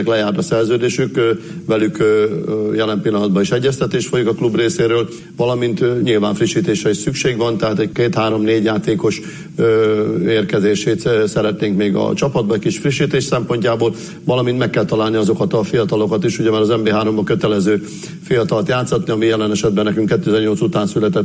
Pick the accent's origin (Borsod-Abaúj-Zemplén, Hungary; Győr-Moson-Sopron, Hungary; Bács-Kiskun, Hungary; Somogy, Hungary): Borsod-Abaúj-Zemplén, Hungary; also born or lived in Hajdú-Bihar; now in Debrecen, Hungary; Félig borsodi vagyok, félig hajdúvihari, sőt már több is, mert ugye Borsodban 30 évet éltünk, Hajdúbiharban már 33. év, úgyhogy azóta itt élünk Debrecenben.